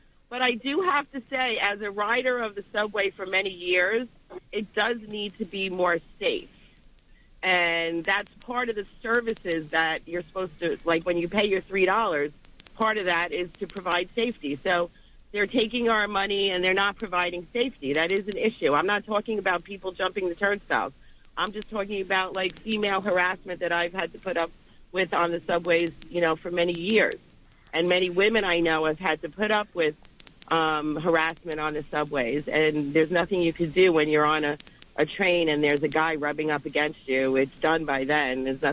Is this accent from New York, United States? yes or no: yes; Astoria, New York, United States; I'm from Astoria, so I got to make this right.